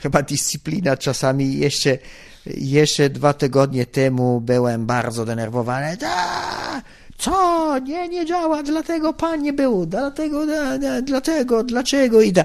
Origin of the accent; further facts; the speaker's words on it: Italy; Polish is a second language; jestem Włochem